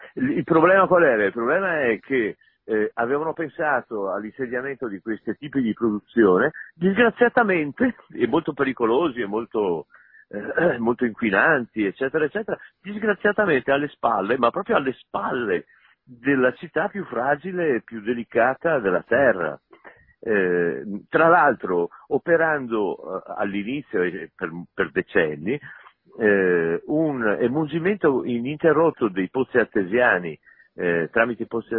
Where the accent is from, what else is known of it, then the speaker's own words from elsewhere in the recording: Venice, Veneto, Italy; io sono veneziano, benissimo, ma non sono veneziano, sono castellano.